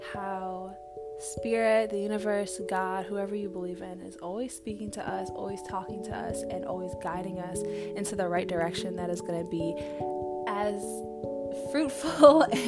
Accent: Baton Rouge, Louisiana, United States; But I grew up in Baton Rouge, Louisiana.

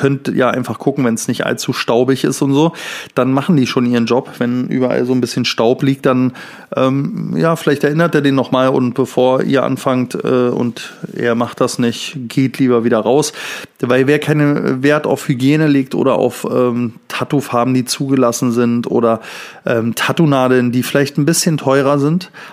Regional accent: Thuringia, Germany; Salzwasser kenne ich noch als Kind. Ich komme aus Thüringen, aus einem Sohlebad-Kurort

